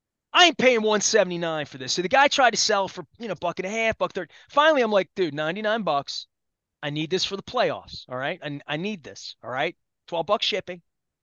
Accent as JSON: {"language": "English", "town": "Dundalk", "region": "Maryland", "country": "United States", "said": "I mean, I'm from Dundalk, right?"}